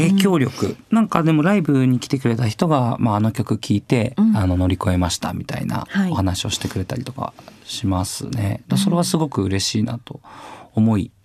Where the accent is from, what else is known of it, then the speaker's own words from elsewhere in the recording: Nagano, Japan; 俺長野県出身なので、海なし県から出てきたんですけど、